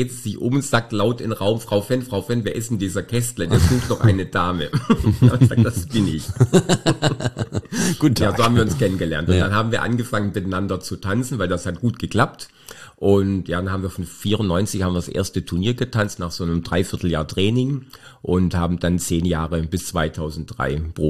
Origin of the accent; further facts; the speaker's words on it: Baden-Württemberg, Germany; Ich bin ein Oberschwabe, ja.